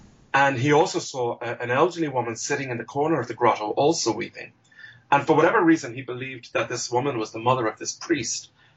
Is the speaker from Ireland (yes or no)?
yes; Ireland; talk about my own past, and really kind of mine my own memories for what it was like growing up in Ireland during those days and how the country has changed.